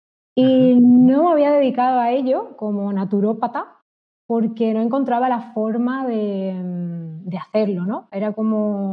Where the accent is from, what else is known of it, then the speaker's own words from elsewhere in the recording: Spain; De España.